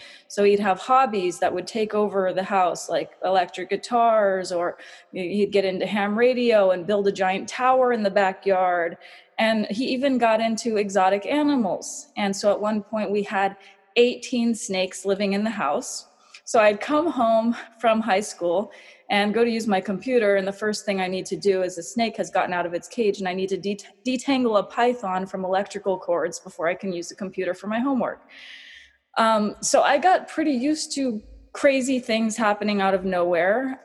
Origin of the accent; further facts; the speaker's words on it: El Sobrante, California, United States; I grew up in the Bay Area, born in the Bay Area in a little town called El Sobrante, which means leftovers.